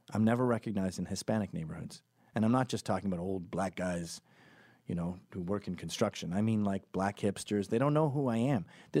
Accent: Scotland, United Kingdom; I'm Scottish

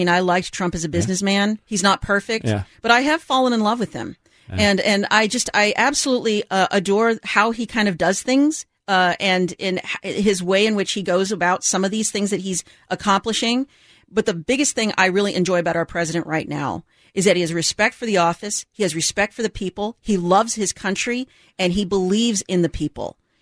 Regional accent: United States; as an American

